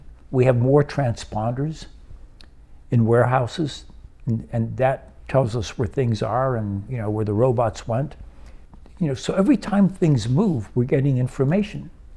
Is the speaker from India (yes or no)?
no; Brazil; So fortunately, I grew up in Brazil. That's where I learned how to drive.